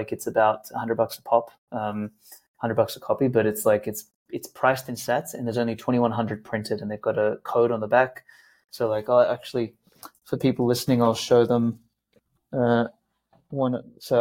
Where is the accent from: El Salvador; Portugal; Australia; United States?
Australia; I grew up in Australia, like normal summer day was 45.